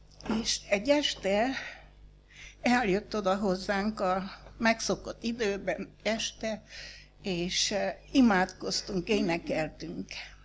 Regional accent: Sarmaság, Sălaj, Romania; mikor mi otthon, Sarmaságon laktunk, nem volt nagy fiatalság, ketten voltunk, a húgom is már oda nőtt

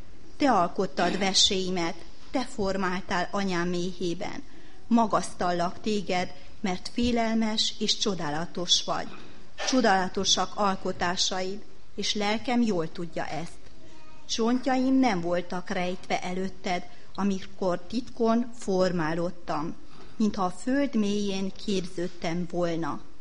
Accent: Cluj-Napoca, Cluj County, Romania; now in Satu Mare, Romania; Kolozsváról, illetve Kidéből jöttem ide, férhez.

